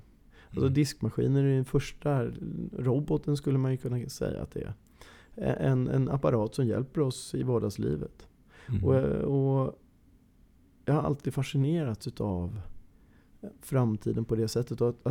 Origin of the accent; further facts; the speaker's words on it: Åkersberga, Stockholm County, Sweden; Jag är uppvuxen i Åkersberga.